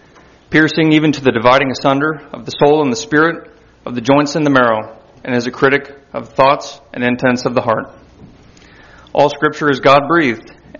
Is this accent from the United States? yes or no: yes; Kansas, United States; now in Houston, United States; born and raised in Kansas, attended the University of Kansas, and received a bachelor's of economics.